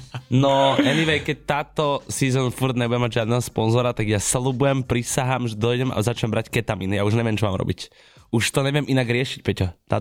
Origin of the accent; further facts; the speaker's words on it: Bratislava, Bratislava Region, Slovakia; aj tak som rodinný Bratislavčan